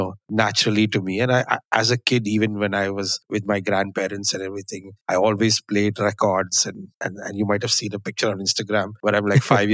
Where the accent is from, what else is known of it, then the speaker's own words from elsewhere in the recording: Bangalore, Karnataka, India; Born and raised in Bangalore, went to boarding school in Bishop Cotton's.